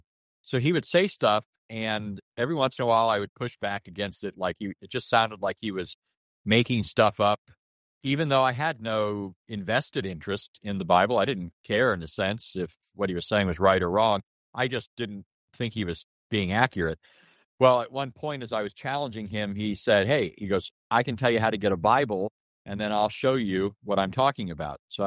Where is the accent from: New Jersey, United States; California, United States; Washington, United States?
California, United States; But anyways, I grew up in Southern California then, and there were a lot of gangs